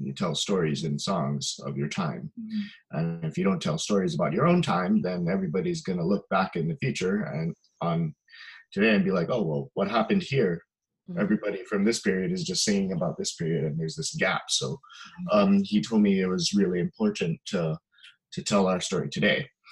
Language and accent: English; Hawaii, United States; So, as we talked about, I grew up here in Hawaii, really, really immersed in Hawaiian music.